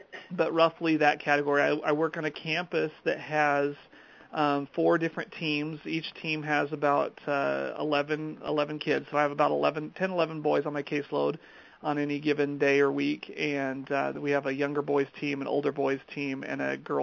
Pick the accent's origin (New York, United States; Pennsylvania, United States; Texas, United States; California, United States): Texas, United States; Abilene; now in Duluth, United States; I'm originally from West Texas, a little town called Abilene, and I graduated my undergraduate and my first master's degree down there.